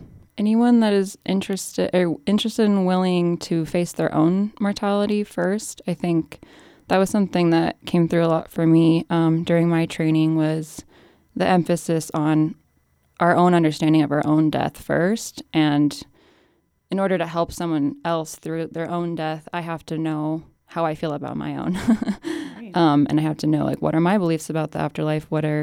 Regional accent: Silt, Colorado, United States; I grew up in Silt and I currently live in Silt.

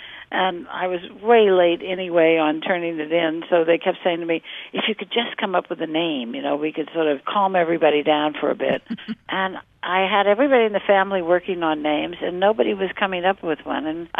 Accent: Louisiana, United States; It is my home state, and it is therefore important, but also a celebration of the humanities is something that we need to do a whole lot more of, and I'm glad that the Louisiana Endowment is on the case

